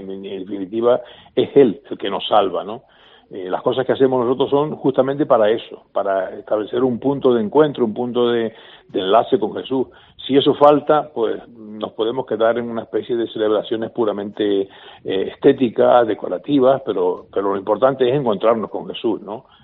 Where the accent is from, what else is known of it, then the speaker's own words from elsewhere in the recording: Breña Alta, Canary Islands, Spain; sobre todo las vivencias en mi pueblo en Breña Alta, en la isla de La Palma, pues siempre, pues todos los años vivíamos con la familia la Semana Santa